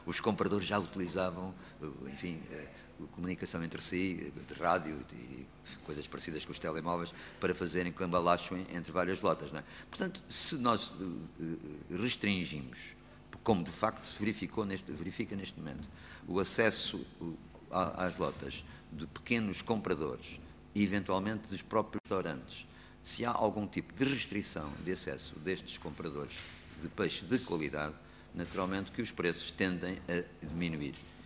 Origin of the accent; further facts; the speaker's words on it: Lisbon, Portugal; pelo menos eu que sou de Lisboa